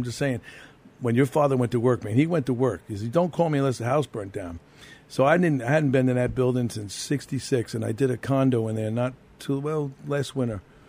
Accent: Sag Harbor, New York, United States; I grew up on High Street, yeah, close to the village, yes.

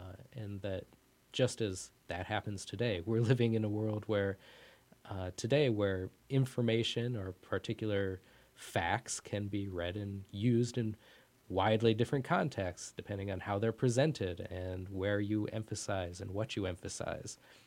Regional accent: Iowa, United States; And I grew up in Iowa, so I go to Colorado where I visit where she grew up

